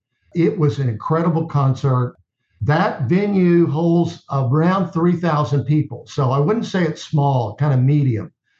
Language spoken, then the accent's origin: English; Texas, United States; So I'm from Texas.